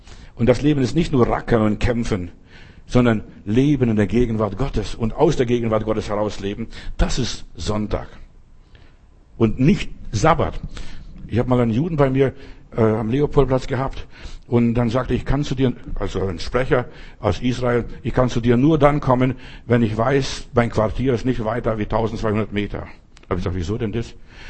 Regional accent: Bavaria, Germany; Ich bin in Bayern groß geworden.

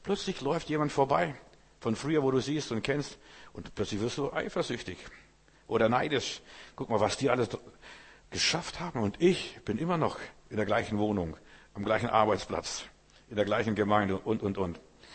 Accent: Russia; German is a second language; now in Germany; Wir haben in unserem Lesebuch drüben in Russland, wo ich herkomme, ein schönes Bild gehabt

